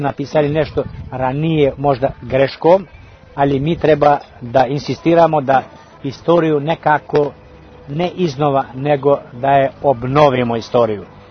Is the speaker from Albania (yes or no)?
yes; Shkodër, Shkodër County, Albania; srpski kulturni aktivnosti kod nas u Skadru i u Albaniji. Teško je danas premisliti da neka manjina kao što smo mi opstaje sama pri sebi